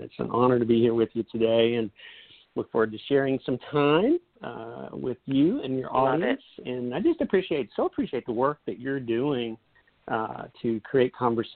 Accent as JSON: {"language": "English", "town": "Asheville", "region": "North Carolina", "country": "United States", "tie": "born or raised there", "said": "You know, I grew up in Asheville, North Carolina, so that's my home. And that's where I am today."}